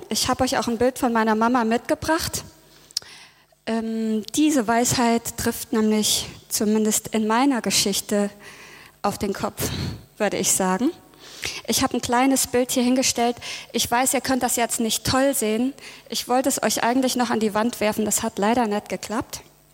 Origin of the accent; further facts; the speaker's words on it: Hesse, Germany; Ich komme aus Hessen